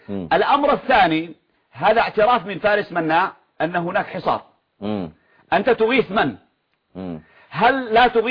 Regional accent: Yemen; عندنا في اليمن

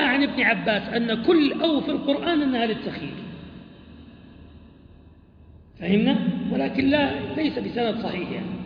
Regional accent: Egypt

